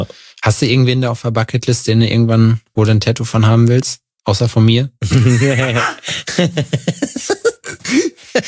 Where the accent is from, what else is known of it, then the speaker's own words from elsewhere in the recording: North Rhine-Westphalia, Germany; Nordrhein-Westfalen, wo ich herkomme